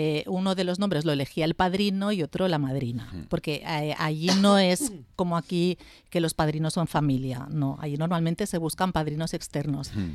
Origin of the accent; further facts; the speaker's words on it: Barcelona, Catalonia, Spain; I és que jo soy catalana i mi madre era de Barcelona, Barcelona, jo soc de Barcelona també.